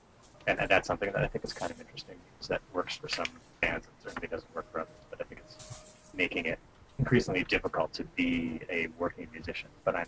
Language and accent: English; New Hampshire, United States; I'm originally from New Hampshire, and Nick's from Maine.